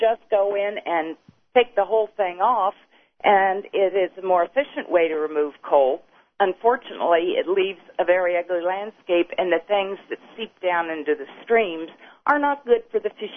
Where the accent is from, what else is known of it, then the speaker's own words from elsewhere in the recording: West Virginia, United States; I grew up in West Virginia. I haven't lived there for 50 years, but I'm, I don't know, fourth generation.